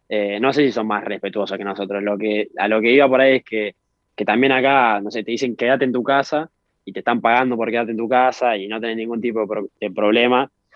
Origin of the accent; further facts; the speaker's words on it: Argentina; yo siendo argentino o ellos mismos siendo neozelandeses, hay que pagarlo y es caro. Y bueno, eso en nuestro país, por suerte, no es, es público y gratuito.